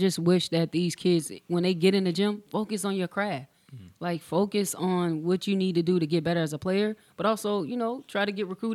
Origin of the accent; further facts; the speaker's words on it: McConnells, South Carolina, United States; I'm originally from McConnell, South Carolina.